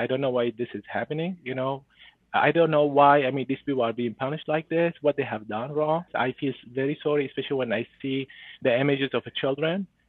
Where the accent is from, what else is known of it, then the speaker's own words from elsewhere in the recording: Zabadani, Rif Dimashq, Syria; I'm from Zabadani. Zabadani is the main area, and there's nearby two villages. One is Madaya, and the other one is Buludan.